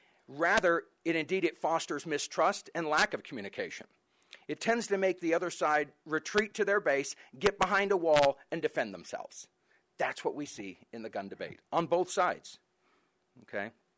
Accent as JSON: {"language": "English", "region": "California", "country": "United States", "moved": "as an adult", "said": "I come from the San Francisco Bay Area, and I came out here to go to school back in 1988"}